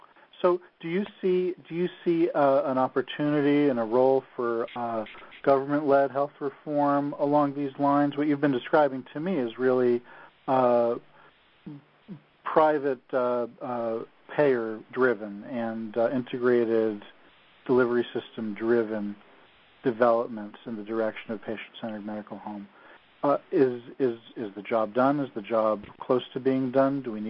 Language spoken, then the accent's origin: English; Massachusetts, United States; in my home state, Massachusetts, we're looking at a global payment transition over the next 5 years.